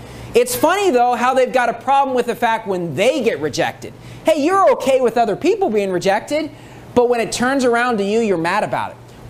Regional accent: United States; I'm an American, okay?

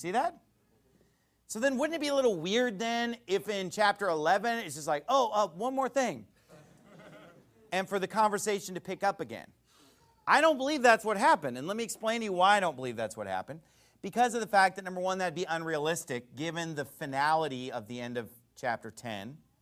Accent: California, United States; I'm from California. We don't do y'all there, okay?

